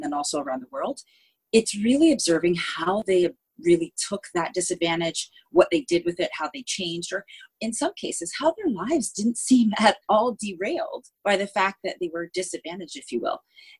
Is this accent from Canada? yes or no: yes; Canada; now in Singapore; Well, at this very moment, I'm in Singapore. I'm a Canadian that's living in Singapore. I've been here about 13 years